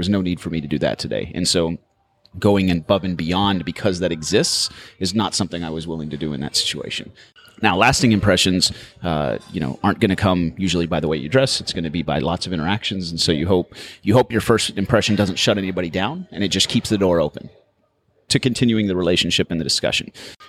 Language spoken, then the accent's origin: English; Dallas, Texas, United States; But yeah, we grew up in Dallas, Texas, and oldest of six kids.